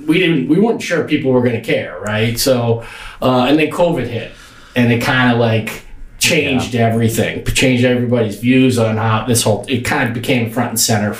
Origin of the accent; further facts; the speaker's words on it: Massachusetts, United States; also born or lived in Minneapolis / New York City; now in St. Petersburg, United States; I grew up in Massachusetts, spent some time in New York City as well, lived there for about 6 years. But we moved here, my wife and I moved here about in 2017.